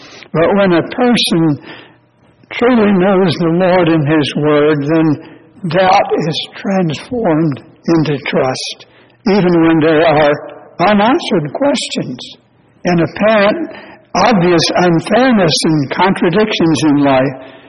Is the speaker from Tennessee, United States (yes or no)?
yes; Tennessee, United States; also born or lived in North Carolina; When I was a little boy, growing up in East Tennessee and Western North Carolina, these even little towns, crossroad towns, had what we called back then the movie house.